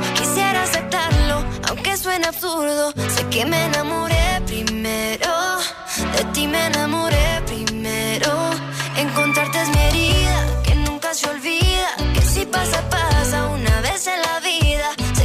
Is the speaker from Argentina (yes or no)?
no; Zaragoza, Aragon, Spain; Vámonos allá a mi tierra, Zaragoza, 25 de junio, sábado.